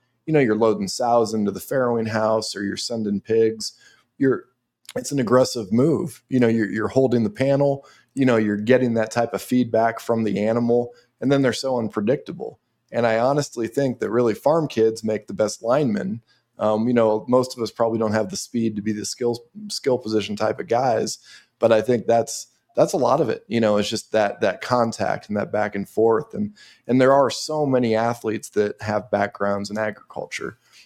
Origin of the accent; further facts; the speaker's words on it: Nebraska, United States; it seems very similar to how we grew up over here in Adams County, Nebraska.